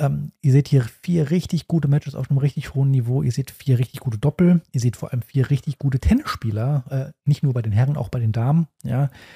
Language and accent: German; Rhineland-Palatinate, Germany; Bei uns in Rheinland-Pfalz in der Oberliga kannst du schon fast mit 2, 3, wenn nicht sogar manchmal 4 rechnen.